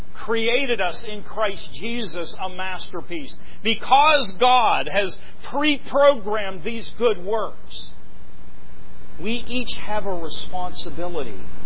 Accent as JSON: {"language": "English", "town": "Pittsburgh", "region": "Pennsylvania", "country": "United States", "said": "But I come from Pittsburgh, and I got to tell you, there's a lot of people up there that are confused about this."}